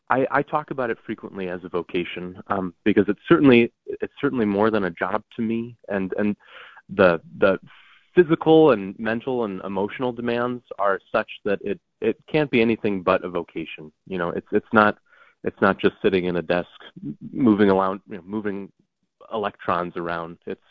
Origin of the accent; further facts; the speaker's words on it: Warren, Minnesota, United States; I am calling in from my little hometown in Warren, Minnesota, which is 15 miles from North Dakota and 60 miles from Canada.